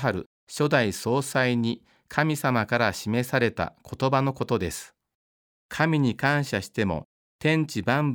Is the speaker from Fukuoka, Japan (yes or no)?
no; Aichi, Japan; 私は地元の愛知県教科部で働くことになり